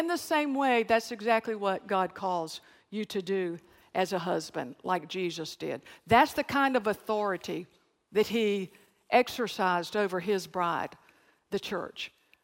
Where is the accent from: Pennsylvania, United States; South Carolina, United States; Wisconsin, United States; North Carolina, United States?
North Carolina, United States; Or I came from the mountains of North Carolina like me.